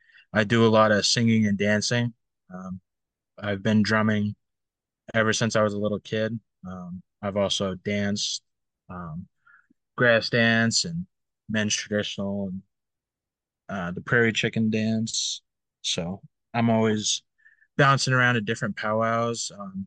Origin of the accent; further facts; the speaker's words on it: Maine, United States; And I was born and raised in Maine, so all I've really known is the Wabanaki homelands.